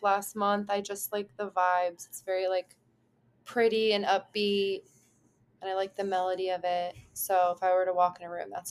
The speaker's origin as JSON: {"language": "English", "town": "Lawrence", "region": "Massachusetts", "country": "United States", "lives_now": "Philadelphia, United States", "said": "Okay, so I am 23 years old. I'm from Lawrence, where my aunt Kathy's from and my mom's from. I moved to Philadelphia, where I work."}